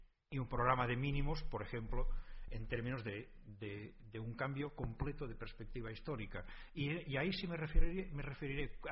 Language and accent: Spanish; Catalonia, Spain; Y digo, bueno, como soy catalán, voy a hablar de Senegal.